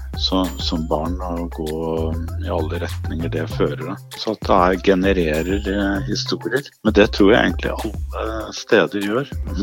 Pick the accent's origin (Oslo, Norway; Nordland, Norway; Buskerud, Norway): Oslo, Norway; jeg bor nå på Holte på Nordstrand i Oslo. Jeg kommer fra Grorud. Det alltid det jeg sier, jeg kommer fra Grorud, men det jo et ganske omfattende sted.